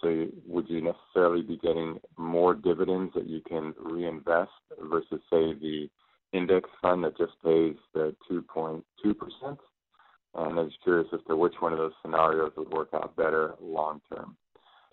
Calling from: Walnut Creek, California, United States; I'm calling from Walnut Creek.

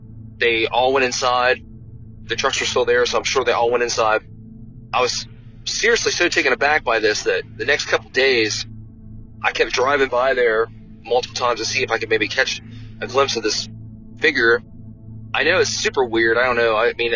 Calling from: Ohio, United States; I'm calling from Perry County, Ohio.

